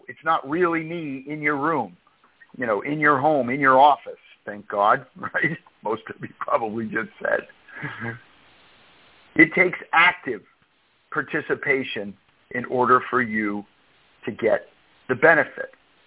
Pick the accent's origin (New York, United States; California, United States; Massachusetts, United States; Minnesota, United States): Massachusetts, United States; Boston; I'm right in the theater district in downtown Boston, and I grew up in South Boston.